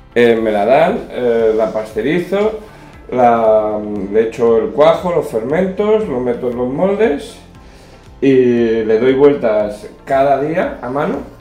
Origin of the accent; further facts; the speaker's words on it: Madrid, Community of Madrid, Spain; born there; Sí, bueno, mi padre es de toda la vida de aquí, yo no nací aquí, nací en Madrid, pero bueno, siempre ha sido como mi pueblo, vaya que siempre he venido en puentes, en veranos, en Navidad, siempre que podía.